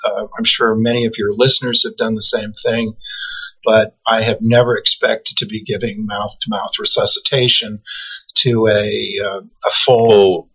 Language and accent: English; New York, United States; also born or lived in Ohio; now in Tacoma, United States; I'm originally from Ohio, but I never spent any time there. And I grew up in New York, and then 1973, I decided to go west, and I wound up in Tacoma, Washington, which is where I met Kate 40-some years ago.